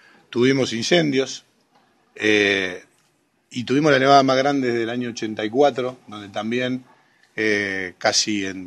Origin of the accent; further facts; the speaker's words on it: Argentina; que somos todos los argentinos